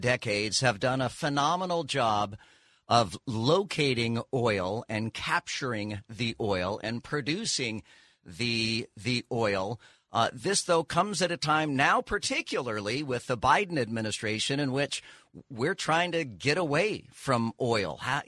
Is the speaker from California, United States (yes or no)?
yes; California, United States; born there; When I was born in California, the birth certificate listed